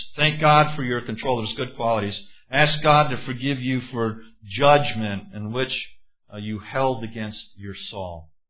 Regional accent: Florida, United States; I would have come, because I'm from Florida, I would have come in flip-flops, cut-off shorts, a straw hat, and a Hawaiian shirt.

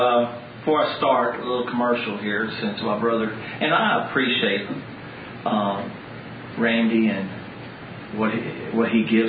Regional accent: the South, United States; The worst part, she's a Yankee and I'm a Southerner.

